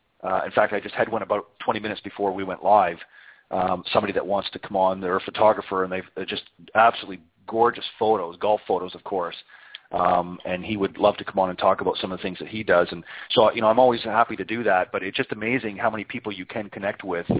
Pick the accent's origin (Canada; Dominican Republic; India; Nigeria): Canada; now in Florida, United States; As most of my listeners know by now, I'm originally from Canada, and I got a little tired of shoveling snow